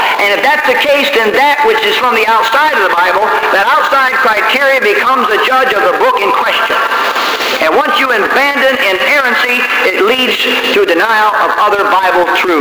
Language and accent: English; England, United Kingdom; I'm an Englishman, I'm not a Greek, see?